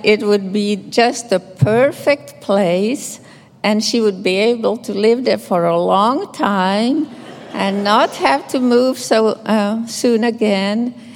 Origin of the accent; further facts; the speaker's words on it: Finland; English is a second language; now in Phoenix, United States; And I'm stationed in Phoenix, Arizona. Originally, I come from Finland. That's why I have an accent.